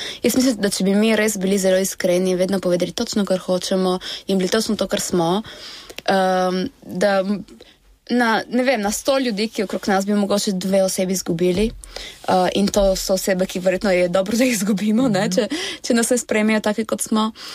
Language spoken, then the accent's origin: Slovenian; Italy; mi zamejci smo tako, no, ko smo v Sloveniji se počutimo Italijane, ko smo v Italiji se počutimo Slovence, nikjer nismo doma razen tam Trsto Gorici, kjer je pač naše gnezdo